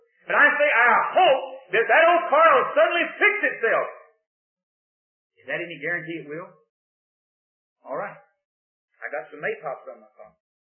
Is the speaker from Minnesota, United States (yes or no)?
no; Texas, United States; But I was born down in Texas. Couldn't help it. I just born out there in the Red River Valley and didn't have any vote on that.